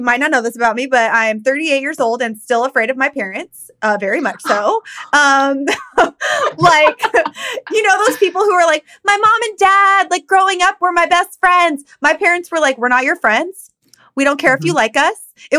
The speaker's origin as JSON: {"language": "English", "town": "Downey", "region": "California", "country": "United States", "tie": "born or raised there", "said": "which is like really close to where we grew up in Downey."}